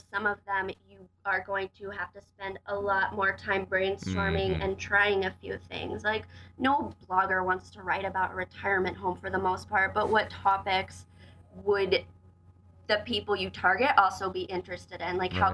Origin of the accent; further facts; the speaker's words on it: Delaware, United States; I'm from Delaware, but I've been in Colorado for like 12 years, so. Okay. I think some of my vowels are still a little bit Delawarean.